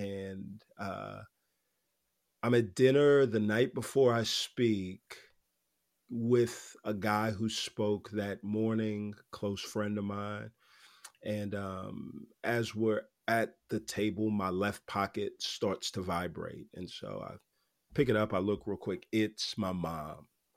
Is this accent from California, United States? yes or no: no; Houston, Texas, United States; moved away as an adult; Like, I grew up in Houston, Texas. I left in 2002 to go to college and I haven't lived there since.